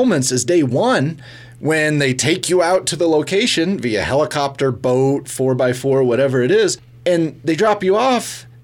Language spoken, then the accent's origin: English; Pocatello, Idaho, United States; I grew up here in Pocatello, born and raised here, graduated from Century High School and Idaho State. And I grew up on a small farm outside of Pocatello in Bannock County.